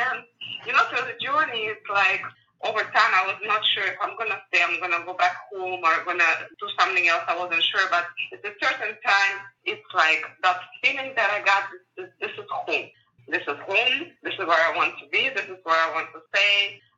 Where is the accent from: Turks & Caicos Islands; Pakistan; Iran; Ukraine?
Ukraine; English is a second language; moved away as an adult; now in United States; I'm born and raised in Ukraine and went to high school there. I graduated with my technical degree from University of Ukraine, and then I immigrated to the United States. My journey took me down to San Francisco.